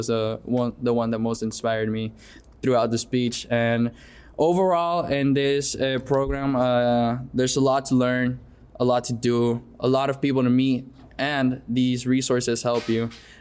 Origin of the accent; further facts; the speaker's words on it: Puerto Rico; They've asked me where I'm from, and I'm proud to say that I'm from Puerto Rico.